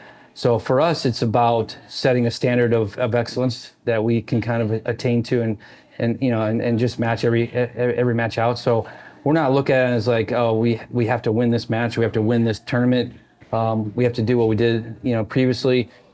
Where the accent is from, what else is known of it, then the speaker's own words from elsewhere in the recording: Indiana, United States; also born or lived in Pennsylvania; But Indiana is definitely my hometown, home state, basically. So love Indianapolis, love Carmel where my parents live.